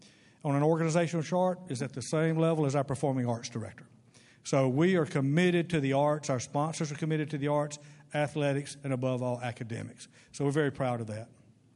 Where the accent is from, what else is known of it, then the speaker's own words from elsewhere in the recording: Mobile, Alabama, United States; I tell folks, it's funny, I grew up in Mobile, and in Mobile, anything worth doing had to have a ball included.